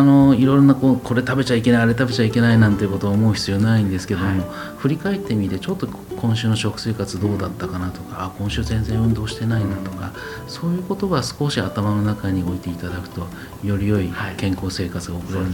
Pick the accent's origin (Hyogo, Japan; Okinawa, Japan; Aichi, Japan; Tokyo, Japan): Tokyo, Japan; 私自身は東京の生まれの東京育ちです。